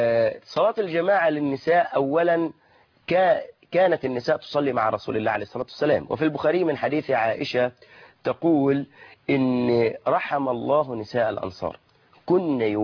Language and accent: Arabic; Egypt; وإحنا عندنا كمصريين